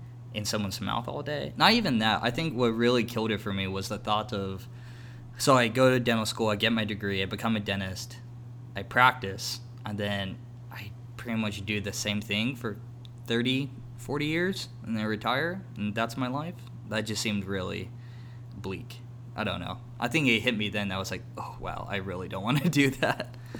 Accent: Tucson, Arizona, United States; I've been born and raised in Tucson.

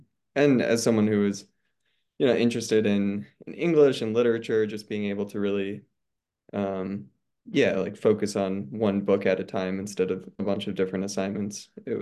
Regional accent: Minneapolis, Minnesota, United States; I'm from Minneapolis originally

